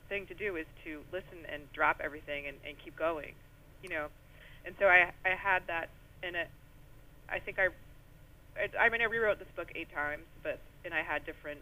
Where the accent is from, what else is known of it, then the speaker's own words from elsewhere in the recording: the South, United States; I'm from the South, so mostly I write, a lot of my settings are Southern.